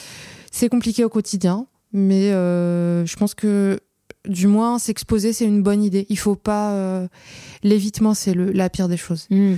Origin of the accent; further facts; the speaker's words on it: Algiers, Algiers Province, Algeria; En gros, moi, j'ai grandi à Alger